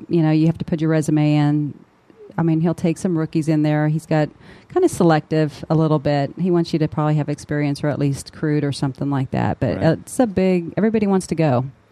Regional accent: Dallas, Texas, United States; I'm from Texas, so I remember that.

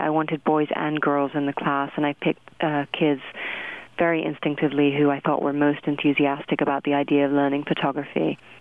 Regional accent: London, United Kingdom; also born or lived in Montreal, Canada; I grew up in London and Montreal, and I always wanted to come back to America to live.

